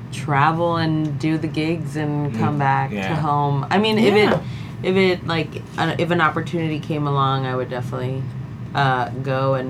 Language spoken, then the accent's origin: English; Laredo, Texas, United States; I'm from Laredo.